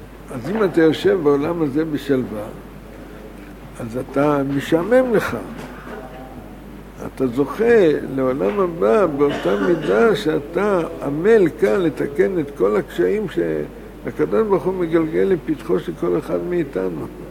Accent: United States; now in Israel; אני מארצות הברית

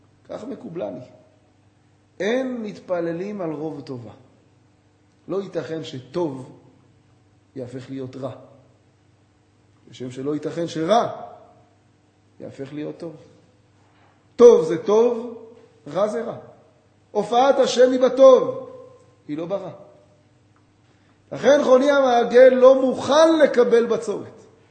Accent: Bat Yam, Tel Aviv District, Israel; אני גדלתי בבת ים ליד רחוב כזה.

